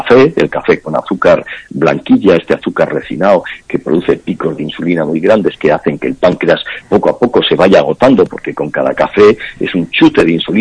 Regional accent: Galicia, Spain; comen las vacas en Galicia, que es mi tierra

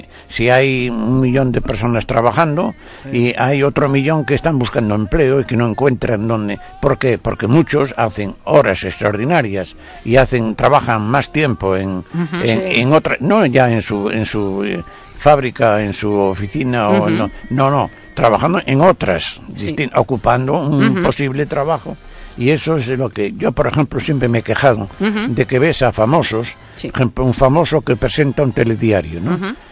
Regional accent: Spain; tal como somos los españoles

